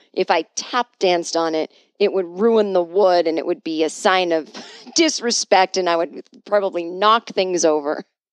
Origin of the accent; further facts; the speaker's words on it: Boston, Massachusetts, United States; I grew up in Boston. I grew up Catholic.